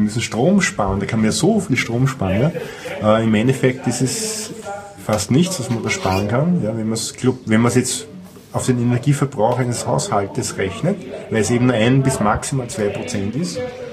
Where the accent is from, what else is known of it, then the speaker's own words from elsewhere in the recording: Austria; Also muss man den Staat als Österreicher daran hindern, sein eigenes Land kaputt zu machen.